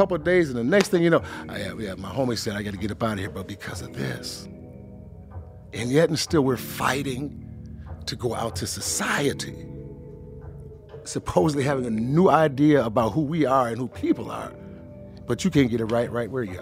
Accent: Milwaukee, Wisconsin, United States; been to Milwaukee, I'm from Milwaukee, Wisconsin

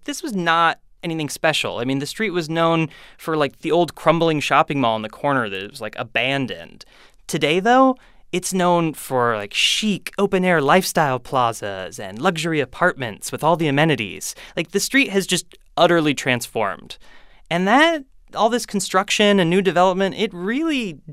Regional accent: Huntington Beach, California, United States; And that city happens to be my hometown of Huntington Beach, California.

